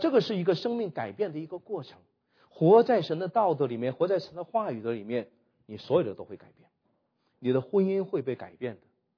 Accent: Jiamusi, Heilongjiang, China; also born or lived in Xiamen; 那个妻子呢是我老家的佳木斯的，这是在加拿大碰到第四个佳木斯的，然后她的老公呢是厦门的，我从厦门来

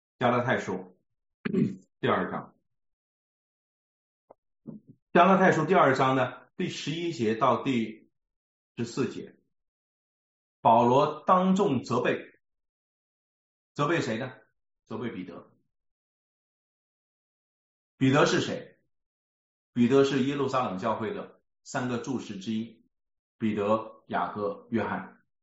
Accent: China; 我们中国人爱面子，我说爱的面子就丢了里子，这是我们在中国在属灵上非常容易掉入的一个错误

